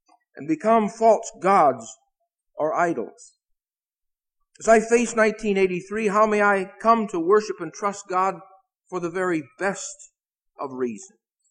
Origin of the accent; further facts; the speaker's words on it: Midwest, United States; now in New England, United States; I like New England. I'm originally from the Midwest.